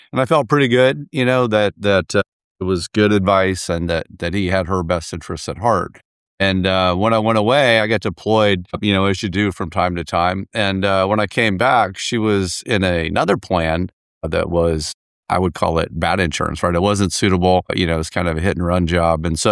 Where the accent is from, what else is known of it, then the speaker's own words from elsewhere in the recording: Florida, United States; I'm born and raised in Florida.